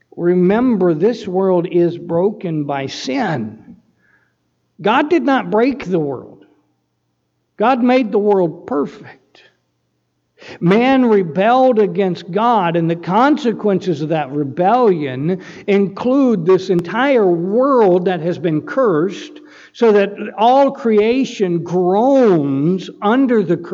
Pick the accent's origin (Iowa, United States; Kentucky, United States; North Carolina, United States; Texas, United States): North Carolina, United States; I grew up in North Carolina.